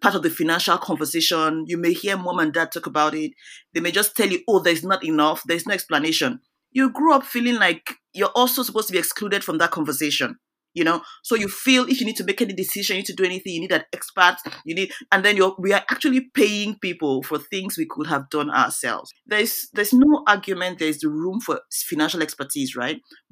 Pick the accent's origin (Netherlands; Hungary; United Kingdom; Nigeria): Nigeria; now in United States; I run a not-for-profit back home in Nigeria. And I'm from Nigeria.